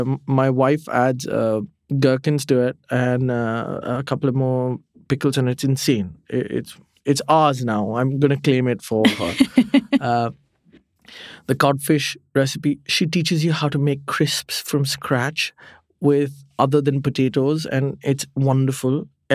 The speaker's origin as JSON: {"language": "English", "country": "India", "said": "No. You're not supposed to put ketchup in your fridge, but I'm Indian. I do it."}